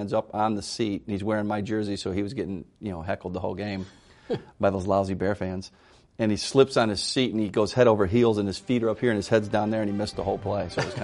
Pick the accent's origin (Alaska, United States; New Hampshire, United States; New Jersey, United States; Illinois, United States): Illinois, United States; Chicago; here I am in Chicago, which is my hometown.